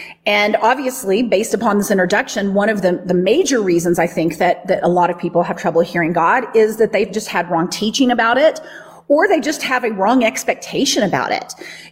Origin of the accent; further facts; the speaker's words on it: Southern United States, United States; just that the teachings that I grew up with in the Bible Belt that taught me to fear you rather than to just live in union with you.